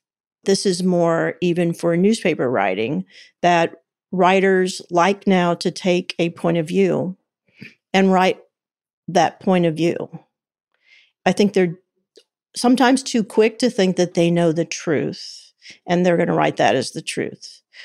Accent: Kansas City, Kansas, United States; We grew up in a very homogenous community, not very racially diverse, not religiously diverse. We were both raised Catholics. I grew up in the big city of Kansas City.

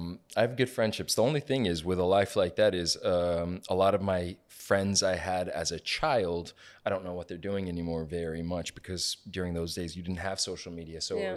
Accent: Turkey; English is a second language; now in Sugar Land, United States; from Turkey

